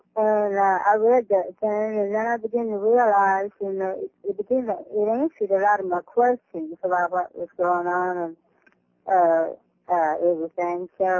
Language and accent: English; Strawberry Plains, Tennessee, United States; from Strawberry Plains, Tennessee.